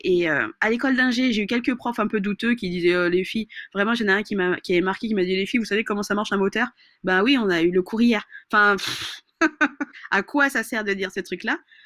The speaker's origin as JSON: {"language": "French", "country": "Madagascar", "said": "je suis malgache"}